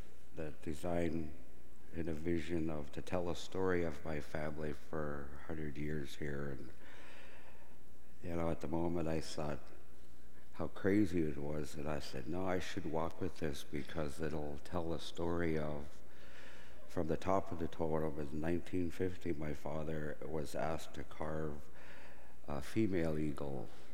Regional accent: Seattle, Washington, United States; I wanted to honor my brother as we grew up knowing him in Seattle here as carvers

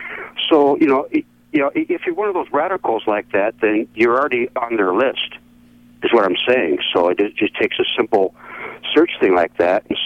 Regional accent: Goleta, California, United States; Like when I grew up, I grew up in Goleta in Santa Barbara, California, and I'm almost 58, give away my age, doesn't mean a thing anyways.

